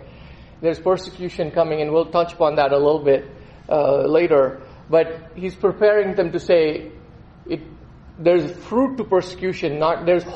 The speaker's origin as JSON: {"language": "English", "country": "India", "tie": "born or raised there", "moved": "yes", "lives_now": "Colorado Springs, United States", "said": "I was born and raised in India, and I moved to the U.S. about 25 years ago, and most of that time I spent in Colorado Springs."}